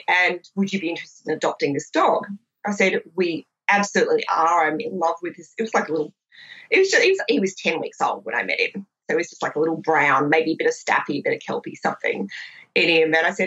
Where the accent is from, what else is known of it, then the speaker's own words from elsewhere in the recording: Sydney, New South Wales, Australia; I'm from Sydney originally. We moved here about 6 years ago, and being from the centre of Sydney